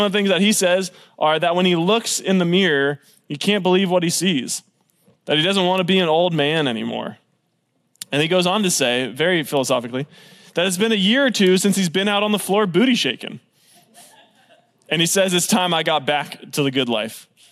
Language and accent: English; California, United States; I'm from California, and I love In-N-Out Burger with just so much of my heart.